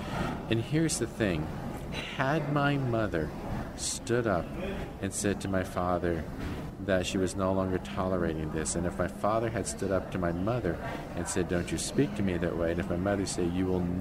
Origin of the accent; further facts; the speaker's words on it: New Jersey, United States; Growing up in Jersey, we were like every family in the Northeast.